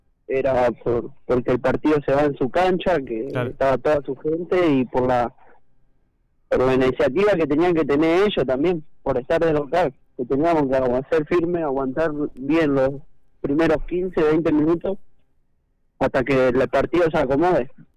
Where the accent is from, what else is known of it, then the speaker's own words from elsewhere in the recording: Buenos Aires, Argentina; yo allá de donde vengo, de Buenos Aires, yo jugaba los campeonatos de penales con mi viejo